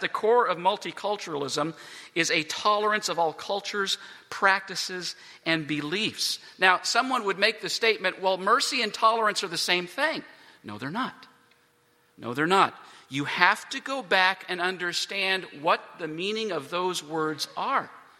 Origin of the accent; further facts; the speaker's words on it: Canada; On my mother's side of the family, we have Texan. And I spent 21 years growing up in Canada. So I have all of these different things sort of mixed all together.